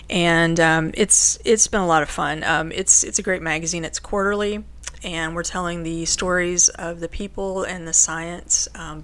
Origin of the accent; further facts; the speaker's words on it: Kentucky, United States; well, if it makes a difference, I'm from Kentucky, and I like a high-proof bourbon.